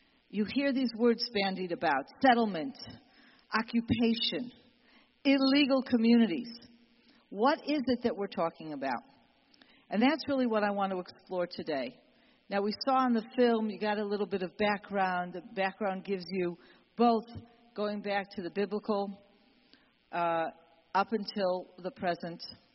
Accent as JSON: {"language": "English", "town": "Cleveland", "region": "Ohio", "country": "United States", "tie": "born or raised there", "said": "I grew up in Cleveland, Ohio. I'm an Orthodox Jew and always was. I'm not a Christian."}